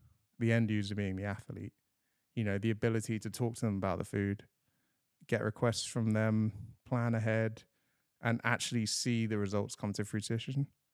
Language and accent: English; London, United Kingdom; So I grew up in London, loved sport from an early age